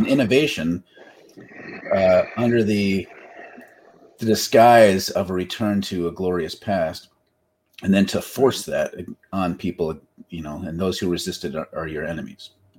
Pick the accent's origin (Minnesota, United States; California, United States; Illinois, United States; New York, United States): Minnesota, United States; if I think back to being rural Minnesotan conservative, those are both bullshitty names.